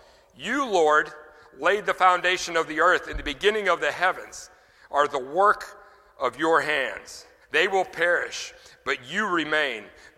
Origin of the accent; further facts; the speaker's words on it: Louisiana, United States; Now, I'm from Louisiana